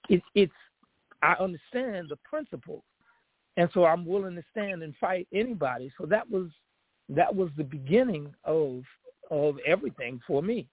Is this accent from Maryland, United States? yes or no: no; Chicago, Illinois, United States; My family had moved from one section of Chicago. And I always tell folks I'm from Chicago. And it's not just a geographical location. It's also an attitude.